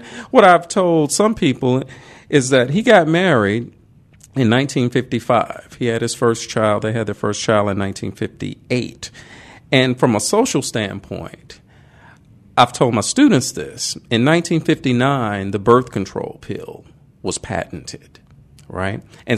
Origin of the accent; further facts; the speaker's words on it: Arkansas, United States; his, you know, early years growing up in Arkansas